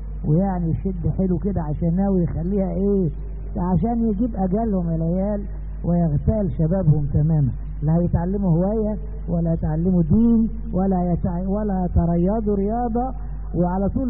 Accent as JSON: {"language": "Arabic", "country": "Egypt", "said": "في بلدنا مصر ام الدنيا،"}